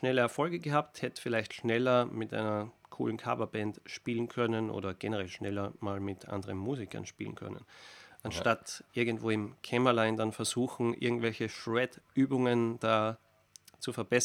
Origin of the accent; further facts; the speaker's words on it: Linz, Upper Austria, Austria; Und es ist ja vor allem in meiner Heimatstadt in Linz, Oberösterreich, eine sehr gute Universität, die Anton Bruckner Universität.